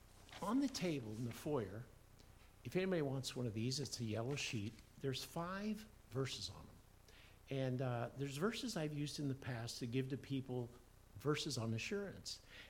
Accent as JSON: {"language": "English", "region": "Iowa", "country": "United States", "tie": "born or raised there", "said": "So as a kid growing up in Iowa, went through a confirmation class at through United Methodist Church."}